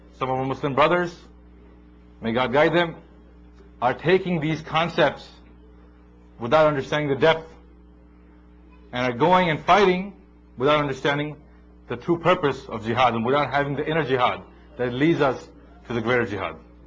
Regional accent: New Jersey, United States; I'm his cousin from New Jersey, and I'm Maulana's younger son-in-law.

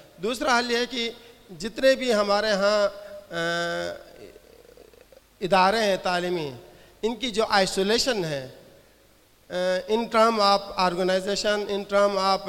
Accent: Gilgit, Gilgit-Baltistan, Pakistan; میرا تعلق گلگت سے ہے.

